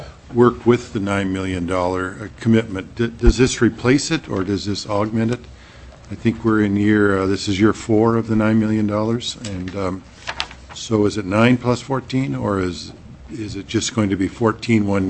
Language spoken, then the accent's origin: English; Fairbanks, Alaska, United States; I grew up in Fairbanks, was there when the Dalton started